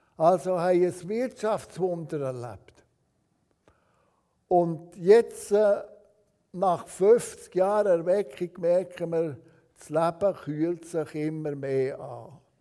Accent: Switzerland; gerade wir als Schweizer, wo es uns am besten geht, weltweit gesehen.

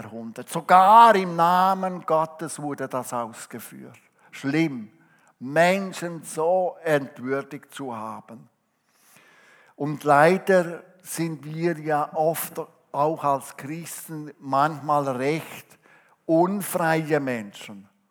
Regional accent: Switzerland; Darum wollen wir ja auch als Schweizer das sehr verteidigen.

